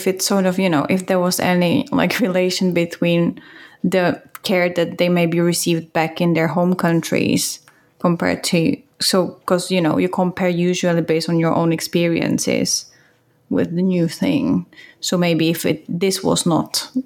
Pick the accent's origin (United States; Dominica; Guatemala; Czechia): Czechia; even in Europe, I'm coming from the Czech Republic, and the stigma is still there.